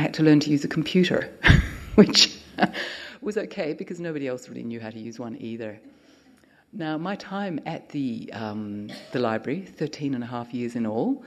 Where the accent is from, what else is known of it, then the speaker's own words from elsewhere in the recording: Perth, Western Australia, Australia; born there; I was born in Perth in 1959